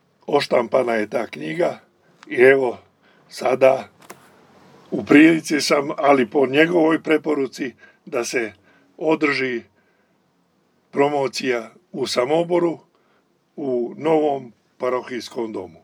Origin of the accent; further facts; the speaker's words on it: Nova Crvenka, Vojvodina, Serbia; born there; rođen sam u Bačkoj, u jednom mjestu koje se zove Nova Crvenka.